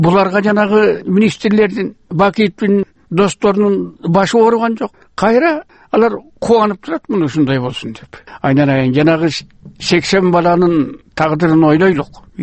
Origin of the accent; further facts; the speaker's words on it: Kant, Chuy Region, Kyrgyzstan; Канттан келдим.